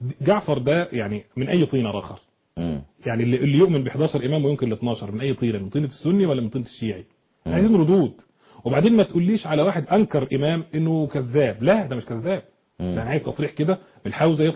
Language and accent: Arabic; Egypt; يعني عندنا في مصر زي ما يقولوا يخلق من ظهر العالم فاسد